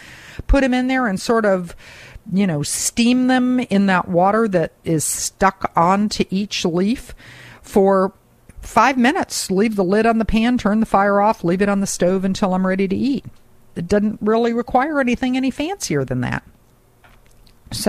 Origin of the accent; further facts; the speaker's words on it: the South, United States; Well, I grew up in the South.